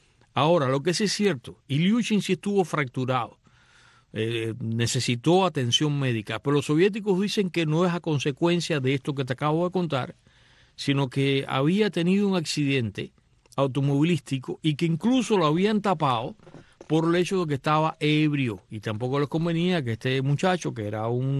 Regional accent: Cuba; Crecimos todos nosotros en Cuba, en la época de infancia

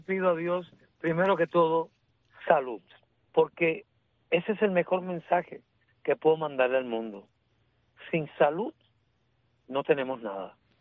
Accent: Placetas, Villa Clara, Cuba; a mi pueblo de Placeta, a todo el pueblo de Cuba, yo le mando un beso

